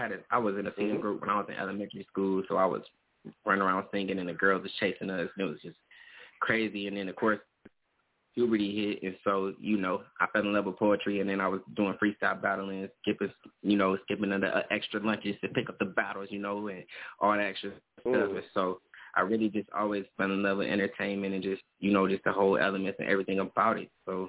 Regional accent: Atlanta, Georgia, United States; also born or lived in Michigan; I'm from Michigan, you know what I'm saying, but I was raised in Atlanta. I was born in Michigan, though, you know what I'm saying?

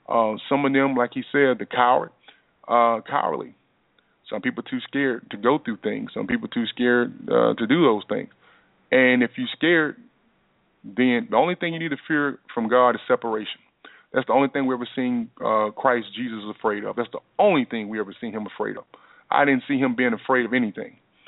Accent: Texas, United States; Hope I ain't sound too country, but you know I am from Texas.

